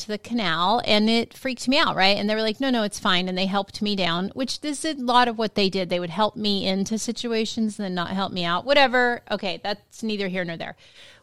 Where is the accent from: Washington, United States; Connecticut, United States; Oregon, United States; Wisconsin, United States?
Washington, United States; And I grew up in the Yakima Valley, and we had these irrigation canals.